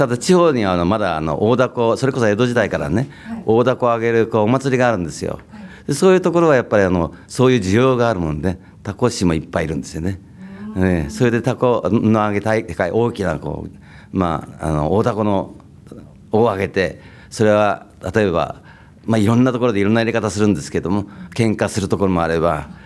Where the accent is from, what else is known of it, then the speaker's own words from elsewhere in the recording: Tokyo, Japan; この東京生まれなんですけども、その頃はだから原っぱもあったりして、そういうことができたし